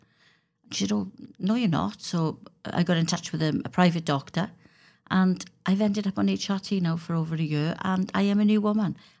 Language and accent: English; Wales, United Kingdom; I'm a Welsh Member of Parliament